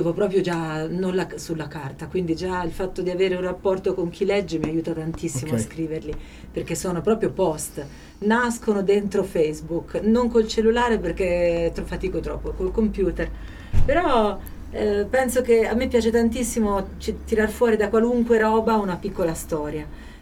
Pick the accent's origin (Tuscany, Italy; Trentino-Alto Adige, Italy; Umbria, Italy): Umbria, Italy; Gubbio; io sono De Gubbio, quindi i lupi